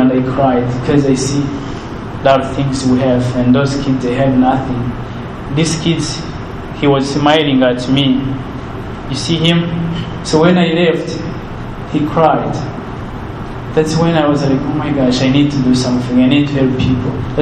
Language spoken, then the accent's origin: English; Rwanda; first language Kinyarwanda; English is a second language; I speak French. That's my second language. And I speak Nyarwanda, which is my native language.